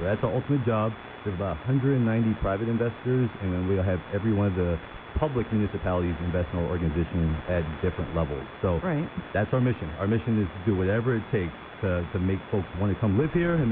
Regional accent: New York City, New York, United States; moved away as an adult; The grand city of New York City. I grew up right in the Bronx.

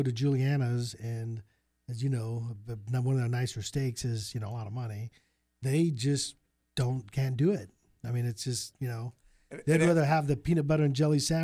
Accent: Dayton, Ohio, United States; I was from Dayton, so there wasn't too many ATMs out there.

